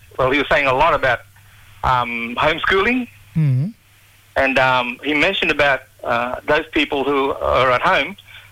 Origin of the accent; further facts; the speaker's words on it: Erub, Queensland, Australia; I'm from Erub, Darnley Island, Torres Strait.